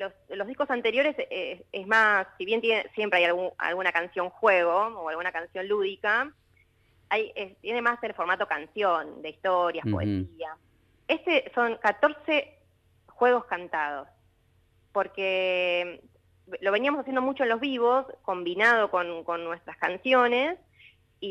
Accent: Bahía Blanca, Buenos Aires Province, Argentina; Yo me vine de Bahía Blanca para hacer eso, mi sueño

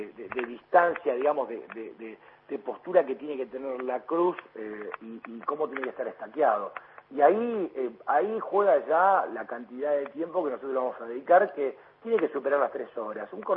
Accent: Argentina; con nosotros mismos como, como argentinos

